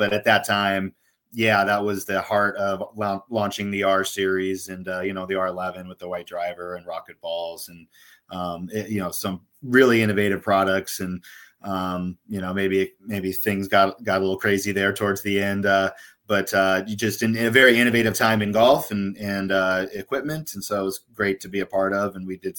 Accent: San Diego, California, United States; I grew up in San Diego, so that was kind of like coming home for me.

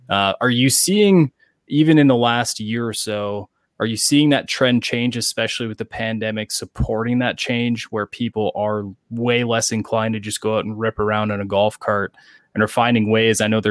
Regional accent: Canada; I'm from Canada

